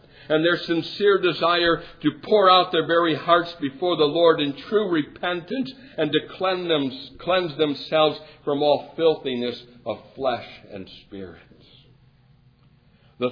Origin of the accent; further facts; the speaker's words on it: Wisconsin, United States; My loyalty goes back to my home state when it comes to the area of sports, and so I follow the Wisconsin Badgers and the Green Bay Packers and the Brewers and the Bucks